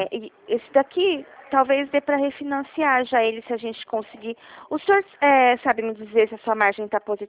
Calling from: Dracena, São Paulo, Brazil; aqui de Dracena, tá? Interior de São Paulo.

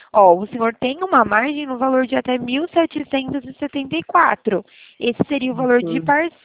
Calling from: Araras, São Paulo, Brazil; eu falo da cidade de Araras, tá?

